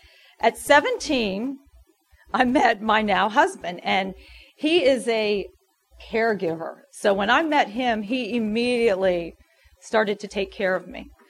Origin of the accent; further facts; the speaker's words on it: Morgantown, West Virginia, United States; born there; I was born here in Morgantown. My dad is a doctor. My mom is a nurse. I'm the oldest of four. I was raised Catholic, and we went to church regularly.